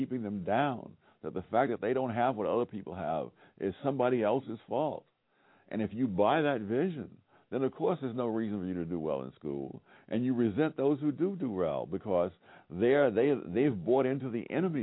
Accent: New York City, New York, United States; But it so happens I grew up in Harlem in the 1940s and 1950s

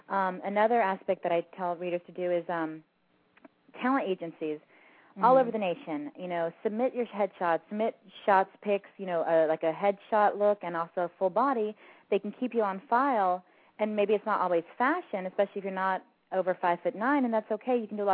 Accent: Texas, United States; Like, I know I'm originally from South Texas

